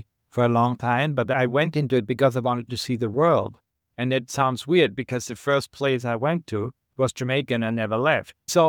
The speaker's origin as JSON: {"language": "English", "country": "Austria", "said": "And I told them I was from Austria."}